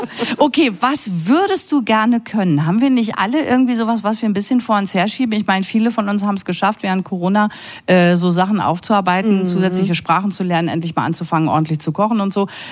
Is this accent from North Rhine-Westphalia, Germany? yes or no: yes; North Rhine-Westphalia, Germany; Meine Heimat.